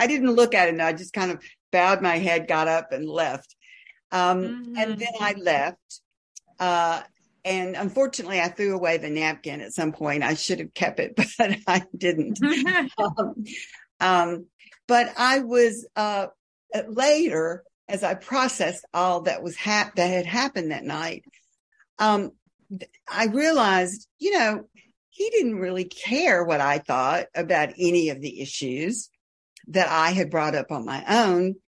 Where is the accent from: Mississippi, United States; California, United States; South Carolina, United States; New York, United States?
Mississippi, United States; growing up in Mississippi, which is one of the poorest states in the country, if not the poorest state in the country